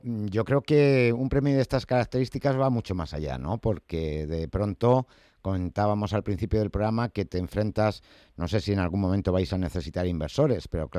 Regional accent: Madrid, Community of Madrid, Spain; los de Madrid somos como los de Bilbao, que nacemos donde nos da la gana

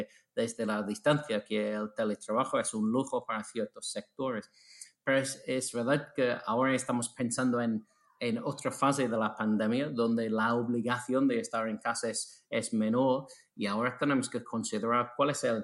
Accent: England, United Kingdom; Spanish is a second language; now in Spain; No tengo segunda residencia en España, como notarás de mi acento. Yo soy de Inglaterra.

